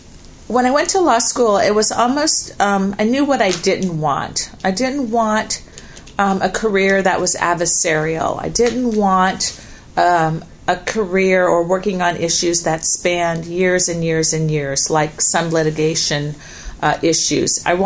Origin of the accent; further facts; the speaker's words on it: Omaha, Nebraska, United States; also born or lived in Lafayette, Louisiana; I was born in Lafayette, Louisiana, but raised for nearly all of my life in Omaha, Nebraska. So I'm an avid Nebraska football fan and still have family that live in Nebraska.